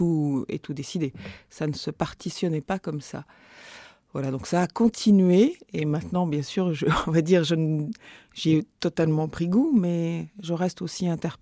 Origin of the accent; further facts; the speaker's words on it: Châteauroux, Centre-Val de Loire, France; born there; Je suis née à Châteauroux, oui.